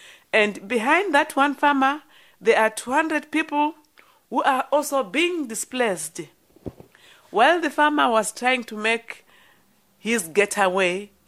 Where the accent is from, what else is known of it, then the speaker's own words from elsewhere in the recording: Marondera, Mashonaland East, Zimbabwe; I grew up in Marondera, 40 kilometers from Harare.